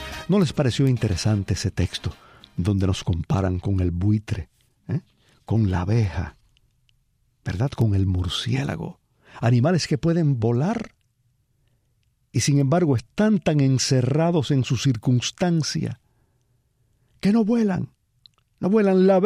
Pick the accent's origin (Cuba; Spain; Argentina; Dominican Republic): Cuba; San Antonio Amaicí. Ese es mi pueblo cubano.